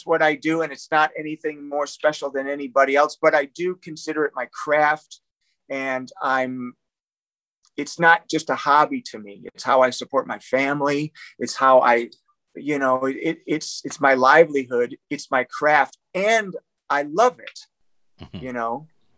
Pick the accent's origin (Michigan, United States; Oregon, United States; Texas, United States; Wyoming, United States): Michigan, United States; Detroit; I would say it's just, you know, where I'm from. I'm from Detroit. It's a little different out there. How I was raised was a little different.